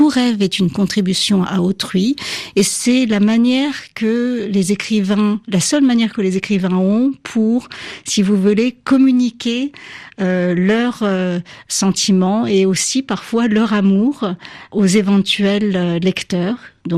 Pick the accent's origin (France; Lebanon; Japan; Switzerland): Japan; un message d'amour inconditionnel envers mon pays d'origine